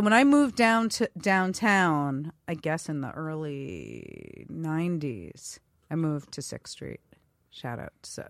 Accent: Queens, New York, United States; So I'm originally from Queens.

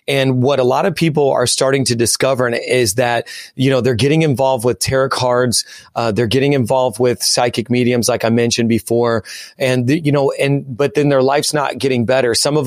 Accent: Indiana, United States; now in New York City, United States; So I'm originally from Indiana and you know, you just don't come into New York City and do whatever you want.

